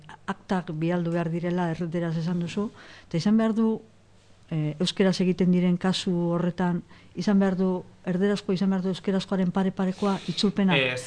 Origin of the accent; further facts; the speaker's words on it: Elgeta, Basque Country, Spain; born there; Ni hemen bizi naiz, baina algetan jaiotakoa naiz, eta hori, zuk esan duzu bezala, herri txiki-txiki bada.